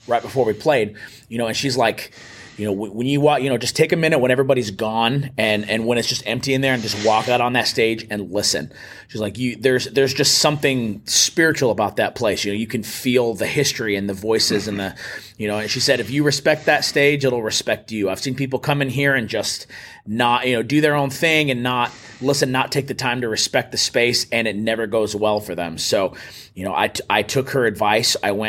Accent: El Paso, Texas, United States; I grew up in El Paso, Texas, and, you know, I kind of cut my teeth playing music in church.

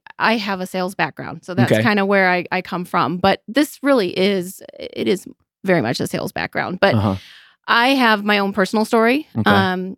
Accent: South Bend, Indiana, United States; also born or lived in St. Louis; Well, I grew up here in South Bend, actually from about sixth grade on. I'm originally from St. Louis, then Indy, then here.

